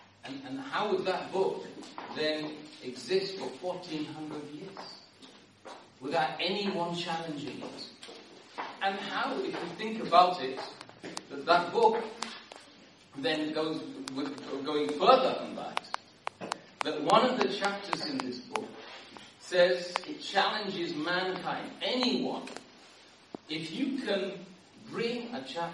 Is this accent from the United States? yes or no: no; Ireland; Being Irish, I don't know why he's like this. Give me an Irish name, I'll remember it. Donegal, no problem.